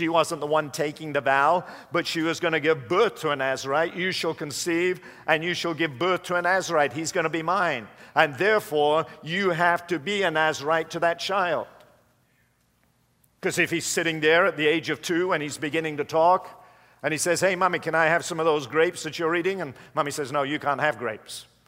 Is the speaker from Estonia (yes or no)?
no; England, United Kingdom; I was raised in England.